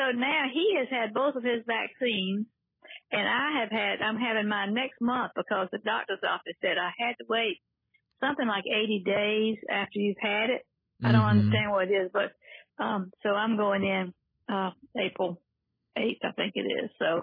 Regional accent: Philippines; born there; moved away; My daddy was a medical missionary to the Philippines, and so I was born in the Philippines, and he delivered me there.

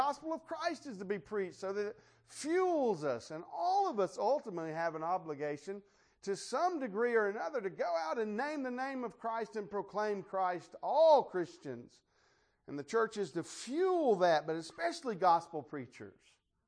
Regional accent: Mississippi, United States; I'm a Mississippian by birth. I was born and raised in Mississippi.

